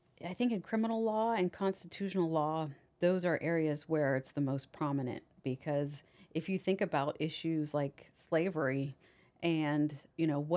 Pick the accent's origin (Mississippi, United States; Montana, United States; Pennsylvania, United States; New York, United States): Pennsylvania, United States; I came all the way from Washington County, Pennsylvania, to Washington, D.C.